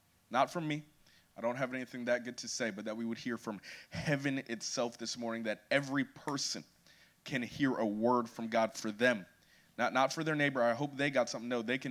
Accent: Atlanta, Georgia, United States; I am from Atlanta, Georgia, and I'm so excited to be here this weekend

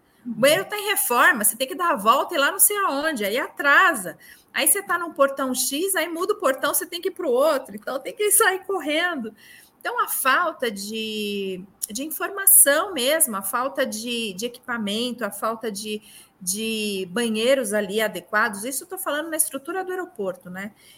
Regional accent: São Paulo, Brazil; eu vou falar bastante aqui de São Paulo, que é onde eu moro, né? Minha cidade, sou paulistana.

